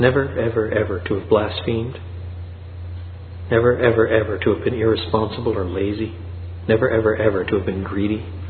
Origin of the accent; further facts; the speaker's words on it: Canada; And as a Canadian, I can appreciate that.